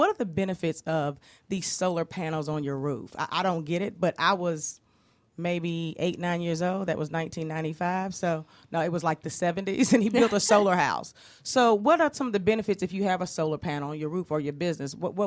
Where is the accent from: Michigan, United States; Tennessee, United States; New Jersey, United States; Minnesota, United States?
Tennessee, United States; Manchester; I grew up in Manchester, Tennessee.